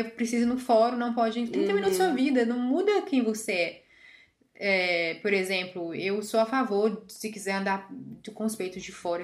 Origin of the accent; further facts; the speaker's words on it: Brazil; vim do Brasil, pá, pousei aqui.